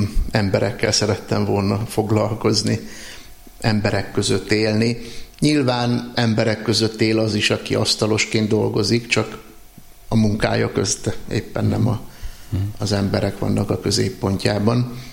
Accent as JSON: {"language": "Hungarian", "town": "Felsőgöd", "region": "Pest", "country": "Hungary", "tie": "born or raised there", "said": "Felsőgödön."}